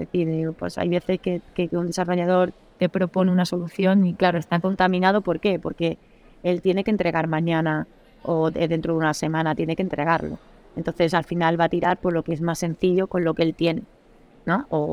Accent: Andalusia, Spain; A mí hablar, soy andaluza, o sea, no hay otra cosa que me guste más que hablar en la vida.

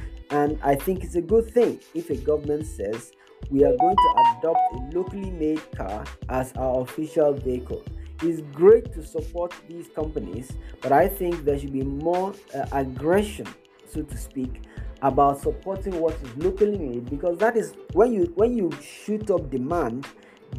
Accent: Nigeria; because I'm Nigerian

